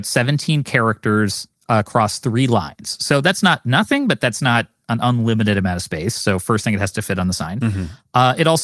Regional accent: Canada; So Roman, I know I'm always comparing America to Canada as resident Canadian guy on the show.

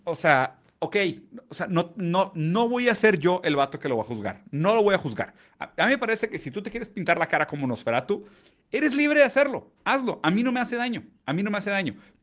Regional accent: Brazil; first language Portuguese; Spanish is a second language; Y esto lo digo como portugués, ¿okay? Como brasileño, como una persona lusoparlante.

